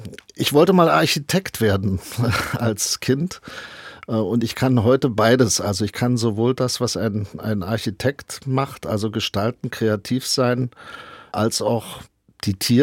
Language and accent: German; Brandenburg, Germany; Ich bin im Brandenburgischen groß geworden. Ich kenne das Dorfleben.